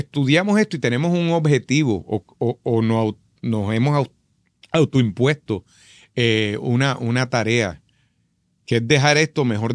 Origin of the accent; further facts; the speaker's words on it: Puerto Rico; yo soy un actor puertorriqueño y actúo para los puertorriqueños. No hablo inglés fluidamente